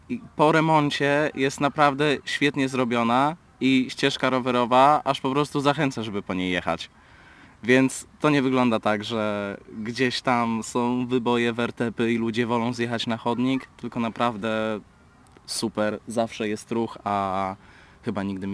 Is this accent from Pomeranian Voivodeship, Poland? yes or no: yes; Gdańsk, Pomeranian Voivodeship, Poland; ja urodziłem się na Zaspie, przez kilka lat mieszkałem na Przymorzu, dosłownie na granicy z Zaspą